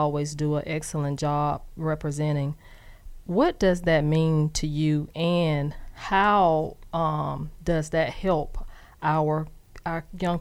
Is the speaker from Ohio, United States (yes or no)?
yes; Columbus, Ohio, United States; I'm from Columbus too